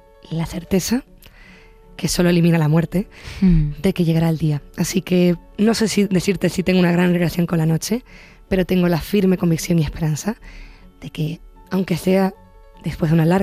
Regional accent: Los Llanos de Aridane, Canary Islands, Spain; que toqué en la Plaza de los Llanos de Aridane, en mi pueblo, frente a mi pueblo gratuitamente

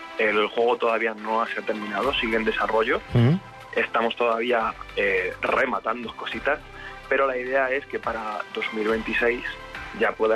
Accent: Béjar, Castile and León, Spain; Yo soy de Béjar.

